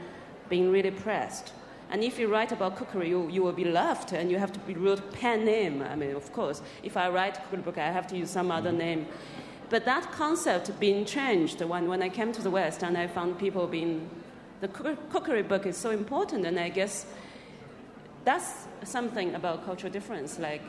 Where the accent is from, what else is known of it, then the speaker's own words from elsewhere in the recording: China; English is a second language; when I grew up in China, I think Chinese literature is very serious.